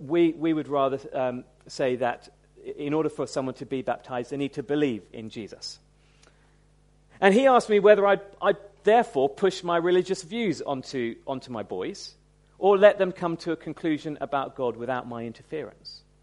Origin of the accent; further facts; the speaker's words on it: United Kingdom; And do you know, that appeals to us as British people, doesn't it?